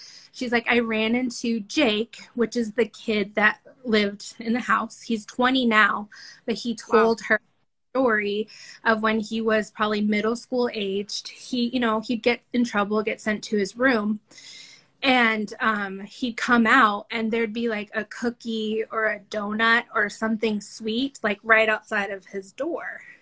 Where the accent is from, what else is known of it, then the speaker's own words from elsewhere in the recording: Bishop, California, United States; Okay, so I grew up in Bishop, California, which if you either know it or you don't, but you drive through it, Mammoth.